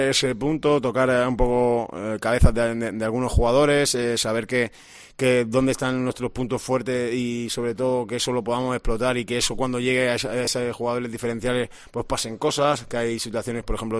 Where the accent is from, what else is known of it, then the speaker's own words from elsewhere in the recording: Catalonia, Spain; Yo soy catalán y soy más sufridor aún